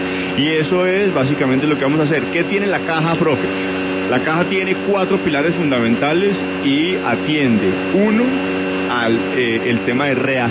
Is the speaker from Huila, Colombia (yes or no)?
yes; Huila, Colombia; Yo soy huilense.